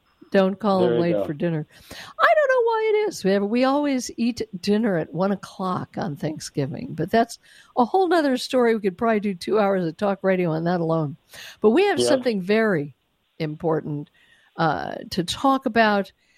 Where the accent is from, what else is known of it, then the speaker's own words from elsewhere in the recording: Colorado, United States; my home state is Colorado. Colorado has been decimated.